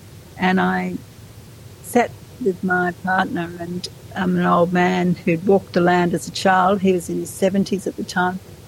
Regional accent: New South Wales, Australia; I grew up in New South Wales

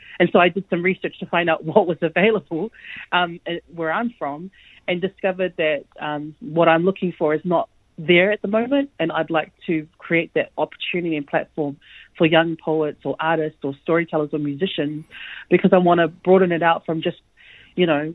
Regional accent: New Zealand; especially being part of the diaspora, which I'm part of, as a Samoan person that grew up and was born and raised in New Zealand.

